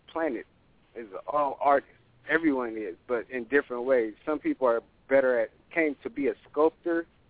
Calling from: California, United States; from Cali.

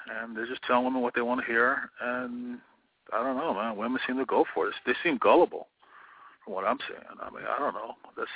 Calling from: Milwaukee, Wisconsin, United States; And, you know, I'm calling in from Milwaukee, Wisconsin.

